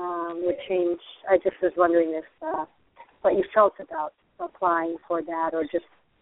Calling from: Arizona, United States; calling from Arizona.

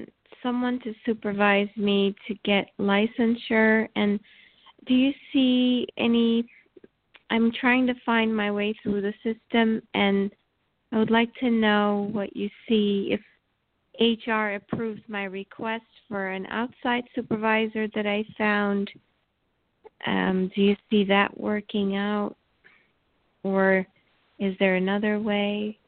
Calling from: New Jersey, United States; I'm from New Jersey.

